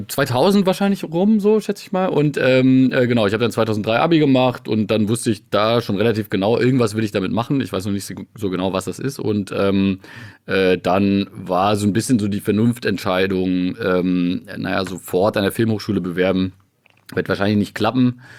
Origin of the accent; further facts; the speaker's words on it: Biberach an der Riss, Baden-Württemberg, Germany; dass du direkt erstmal mit meiner Heimat anfängst. Dazu muss man tatsächlich wissen, dass wir in Biberach an der Riss ja ein großes Pharmaunternehmen haben